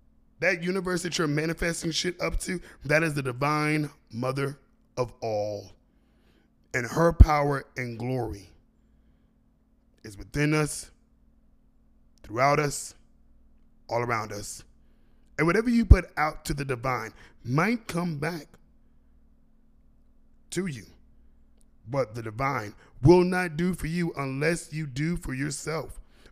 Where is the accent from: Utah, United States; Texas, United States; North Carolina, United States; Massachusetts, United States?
Texas, United States; San Antonio; I'm from San Antonio, Texas, and I believe in the power of effort.